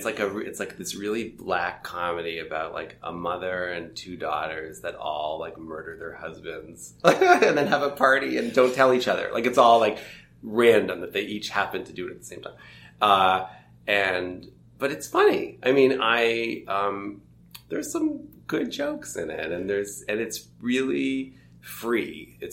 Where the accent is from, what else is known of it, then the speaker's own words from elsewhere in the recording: Toronto, Ontario, Canada; So I grew up in Toronto, and I went to the School of the Arts in high school, and I was a drama major.